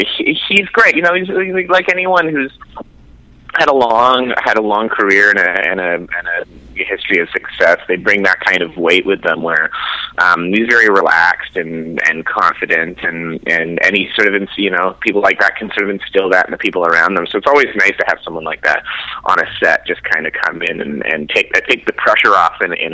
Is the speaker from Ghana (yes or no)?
no; Canada; I grew up in Canada, and I've lived in Toronto for 12 or 13 years